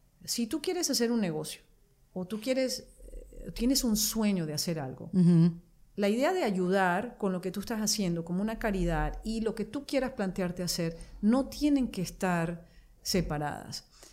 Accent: Venezuela; now in United States; En los Estados Unidos, no sé, nunca los he contado, pero tengo 31 que salí, 31 años que salí de Venezuela, 32 ya casi.

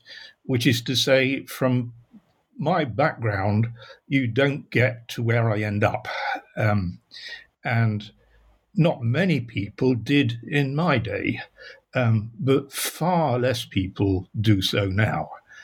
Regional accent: Sheffield, Yorkshire and the Humber, United Kingdom; I'm short, I'm gay, and I'm from Sheffield. But of course, he wasn't from Sheffield, but I am. So I started from the wrong place with parents who had no education.

